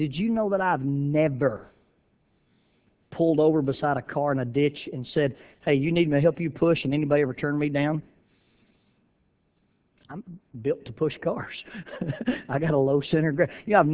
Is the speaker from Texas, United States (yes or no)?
no; Alabama, United States; Hey, I'm from Alabama. We have humidity in Alabama.